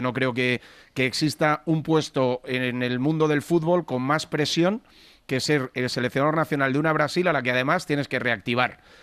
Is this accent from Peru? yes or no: no; Spain; O sea, yo soy español y me encanta España